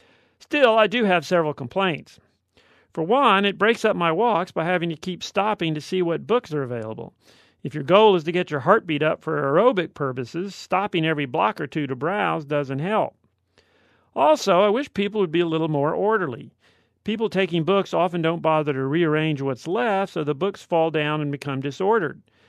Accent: Ferry Pass, Florida, United States; I remember as a child growing up in Ferry Pass, walking or being driven by my parents to the small private library in Davis Highway

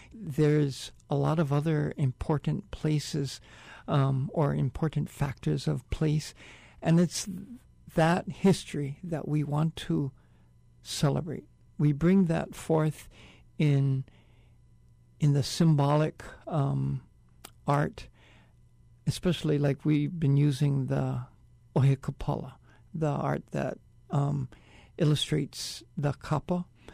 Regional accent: Honolulu, Hawaii, United States; I grew up in Honolulu, and I've watched Kaka'ako change, and it's always been changing

